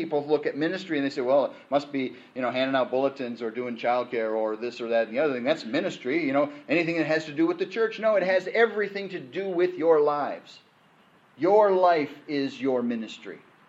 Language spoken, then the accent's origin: English; California, United States; Yeah, you can tell I'm from Southern California, can't you?